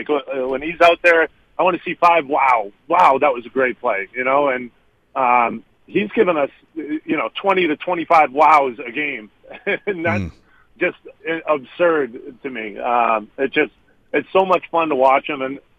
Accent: Boston, Massachusetts, United States; Well, you know, I'm from Boston, so I grew up with Dunkin'. It's my go-to.

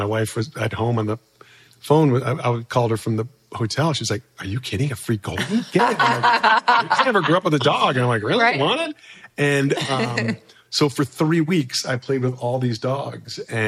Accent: Chicago, Illinois, United States; it's like I'm from Chicago, so it was like being the quarterback for the Bears for a week.

